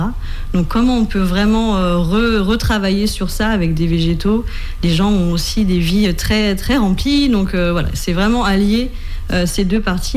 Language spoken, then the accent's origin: French; Le Mans, Pays de la Loire, France; parce que je suis originaire du Mans